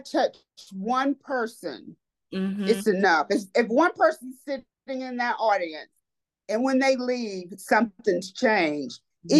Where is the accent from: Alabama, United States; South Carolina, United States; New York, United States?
South Carolina, United States; Greenville; because I'm from the Greenville area.